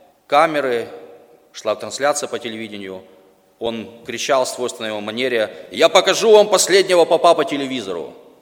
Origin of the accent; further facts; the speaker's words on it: Mykolaiv, Mykolaiv Oblast, Ukraine; Знаете, я уже говорил вчера, что я из Николаева. Николаев – это город кораблестроителей.